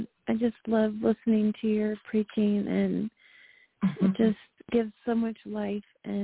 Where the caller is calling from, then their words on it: North Carolina, United States; from North Carolina.